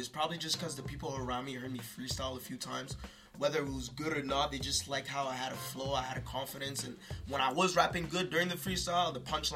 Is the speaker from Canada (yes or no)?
yes; New Brunswick, Canada; also born or lived in Egypt; I'm 24. Mm-hmm. I'm from New Brunswick, Canada. And I'm born in Egypt, Africa.